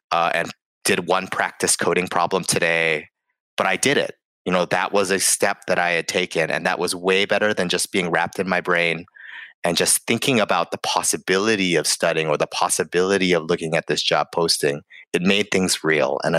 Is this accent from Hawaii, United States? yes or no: yes; Hawaii, United States; I'm from Hawaii originally, so people get a little weirded out by the fact that I say like, I love Portland, and they compare and contrast it with the beaches of Hawaii.